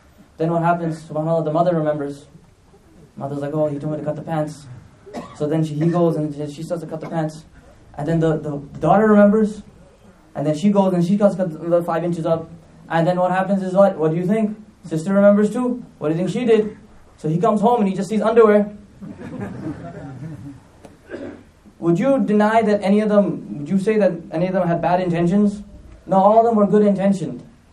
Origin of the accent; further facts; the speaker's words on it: New York, United States; now in Massachusetts, United States; In this entire state of Massachusetts, I came from New York.